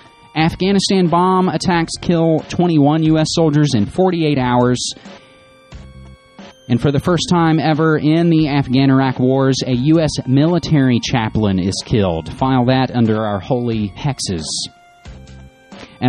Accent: West Virginia, United States; my home state of West Virginia

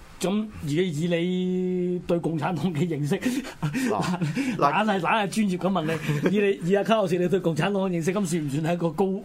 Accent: Hong Kong; 而我哋係香港人喺裏面，或者香港喺裏面

